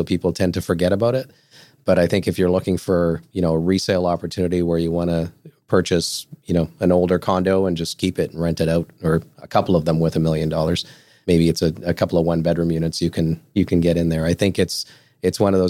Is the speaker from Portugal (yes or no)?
yes; Portugal; I'm from Portugal.